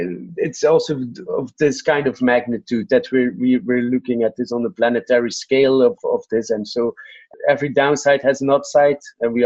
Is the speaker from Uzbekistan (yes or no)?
no; Belgium; English is a second language; I'm from Belgium.